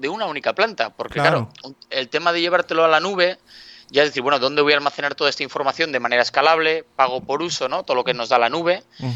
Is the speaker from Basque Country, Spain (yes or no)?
yes; Bilbao, Basque Country, Spain; Yo soy de Bilbao, que está en el norte de España, y es un área, es una ciudad industrial, el Bilbao.